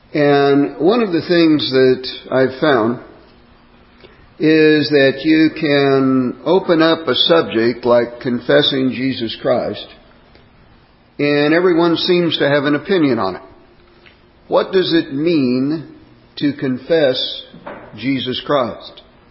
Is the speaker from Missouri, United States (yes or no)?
yes; Kansas City, Missouri, United States; Now, I am decidedly a Yankee. I was raised in Kansas City, Missouri. My words are different